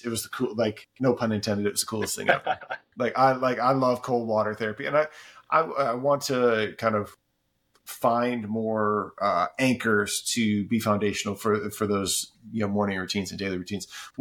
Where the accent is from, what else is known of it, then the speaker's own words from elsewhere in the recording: Cleveland, Ohio, United States; I mean, I'm from Cleveland originally.